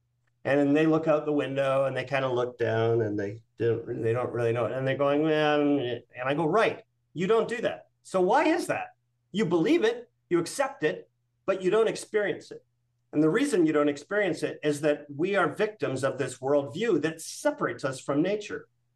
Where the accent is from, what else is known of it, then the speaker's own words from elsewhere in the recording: British Columbia, Canada; where I grew up in British Columbia.